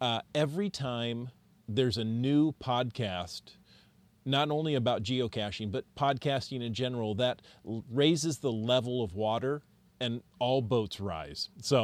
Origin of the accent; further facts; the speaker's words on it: United States; accent: American; Every time I read it, with my American accent and not my proper Norwegian accent